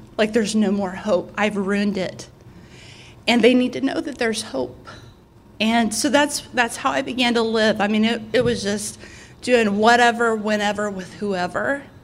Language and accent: English; Texas, United States; my parents didn't want anybody in my hometown, my small Texas hometown, to know.